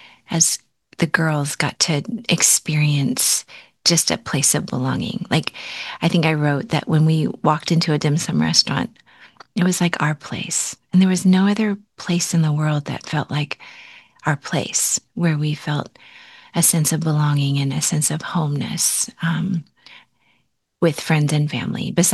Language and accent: English; United States; as a Chinese American growing up in the States